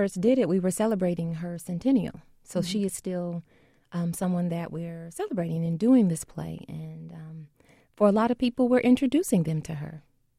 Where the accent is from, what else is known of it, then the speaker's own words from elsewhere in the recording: Chicago, Illinois, United States; Yeah, I have to admit, I'm born and raised in Chicago